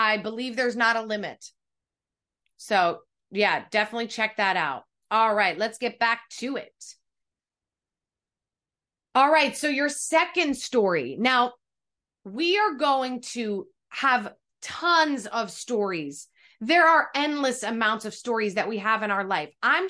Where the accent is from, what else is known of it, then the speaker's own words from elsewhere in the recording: New Jersey, United States; I grew up in New Jersey. I lived with my mom, dad, my grandmother, and my brother.